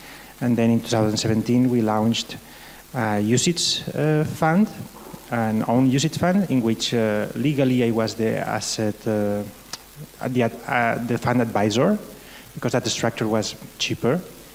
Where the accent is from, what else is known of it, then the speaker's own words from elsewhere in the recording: Barcelona, Catalonia, Spain; I am from Barcelona, and I'm the manager of a concentrated hedge fund we just launched last year